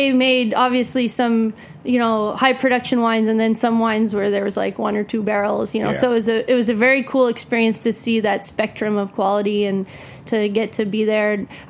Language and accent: English; California, United States; I grew up in Napa Valley in California.